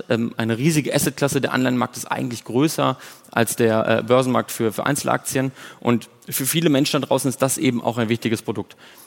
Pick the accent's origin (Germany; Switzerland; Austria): Germany; North Rhine-Westphalia; ich komme aus dem Münsterland oder erst Ostwestfalen aus Münsterland und da sind wir relativ langweilig.